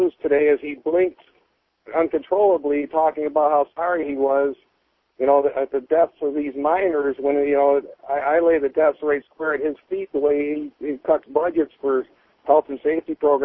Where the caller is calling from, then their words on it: Ypsilanti, Michigan, United States; Ypsilanti